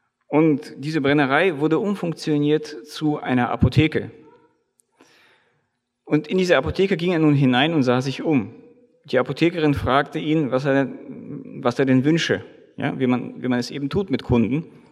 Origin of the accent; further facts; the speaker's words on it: Russia; now in Germany; Ich selbst bin ja in Russland aufgewachsen, das heißt, meine Kindheit habe ich in Russland verbracht. Das liegt daran, dass deutsche Vorfahren meinerseits nach Russland ausgewandert sind. Genau genommen teilweise in die Ukraine und andere an den Kaukasus.